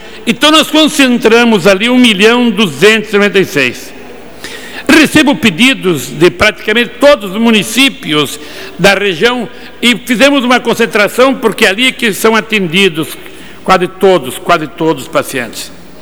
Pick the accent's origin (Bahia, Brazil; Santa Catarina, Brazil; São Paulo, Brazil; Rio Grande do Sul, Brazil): Santa Catarina, Brazil; Balneário Camboriú; Balneário Camboriú, minha cidade, minha terra, que eu tanto amo.